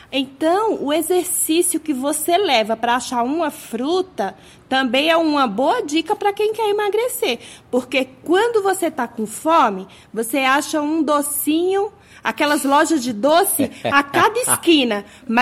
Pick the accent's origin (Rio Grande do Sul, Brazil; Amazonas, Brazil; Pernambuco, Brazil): Pernambuco, Brazil; Não, eu sou de Pernambuco.